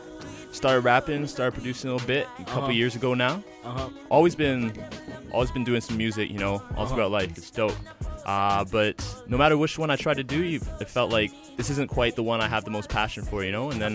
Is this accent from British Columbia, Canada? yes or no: yes; Burnaby, British Columbia, Canada; Oh, bro, just local boy here, Burnaby, man.